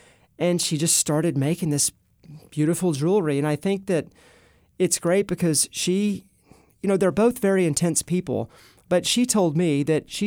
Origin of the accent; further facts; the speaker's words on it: the South, United States; growing up in the South, I had stereotyped coaches' wives